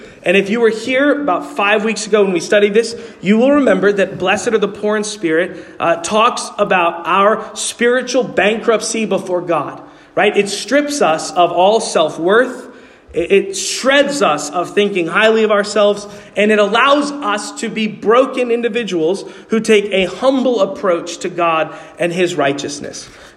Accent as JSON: {"language": "English", "town": "New York City", "region": "New York", "country": "United States", "tie": "born or raised there", "said": "Growing up in New York City, I became very infatuated with the way they talk up there."}